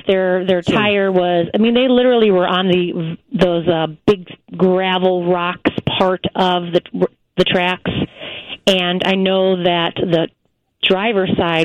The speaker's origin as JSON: {"language": "English", "town": "La Grange Park", "region": "Illinois", "country": "United States", "said": "And I'm from LaGrange Park."}